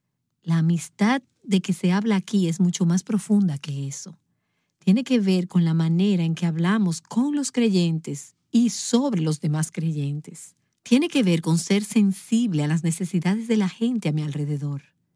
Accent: Philadelphia, Pennsylvania, United States; Algunas de ustedes saben que provengo de la ciudad de Filadelfia. Allí fue donde crecí.

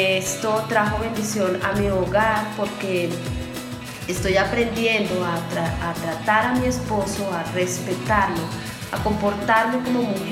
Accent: Colombia; soy de Colombia.

